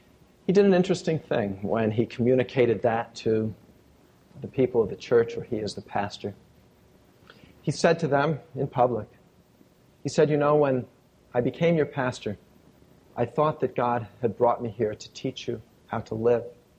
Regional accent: United States; It troubles me because I am an American.

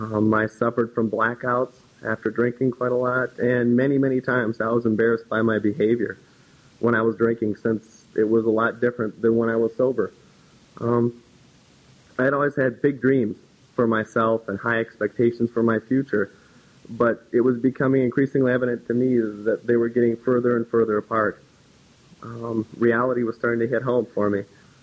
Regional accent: Eden Prairie, Minnesota, United States; I grew up here in Eden Prairie, and I was the local Star and Tribune paper boy.

